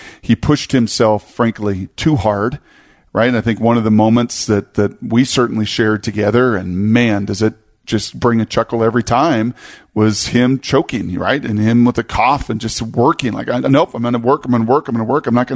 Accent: Puyallup, Washington, United States; growing up in Puyallup with the Tacoma News Tribune.

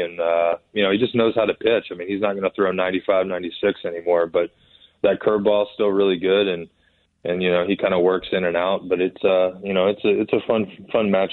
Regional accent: Virginia Beach, Virginia, United States; Yeah, so, I mean, growing up in Virginia Beach, I had two guys.

